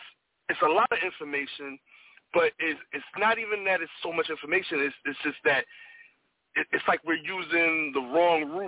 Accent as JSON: {"language": "English", "region": "New York", "country": "United States", "tie": "born or raised there", "said": "I was born and raised in New York. And, yeah, my roots, they're coming out of pretty much Virginia to South Carolina."}